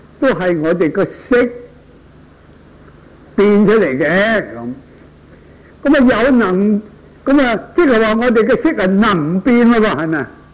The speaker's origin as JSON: {"language": "Cantonese", "country": "China", "said": "我哋中國人咧，二千幾年前已經知道啦"}